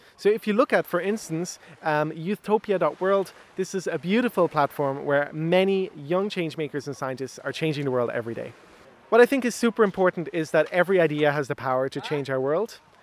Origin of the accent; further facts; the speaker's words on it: Munster, Ireland; I'm from West Cork. I'm 23 years old now